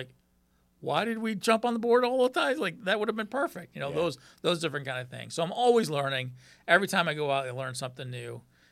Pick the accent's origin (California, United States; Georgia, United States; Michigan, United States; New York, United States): Michigan, United States; You know, I grew up in Michigan, but I wasn't involved back then.